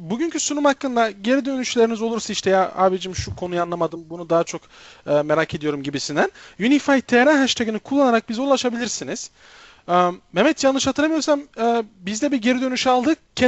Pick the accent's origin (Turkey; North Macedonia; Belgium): Belgium; Brussels, Brussels-Capital Region; Değilim. Belçika, Brüksel. Doğma büyüme buralıyım.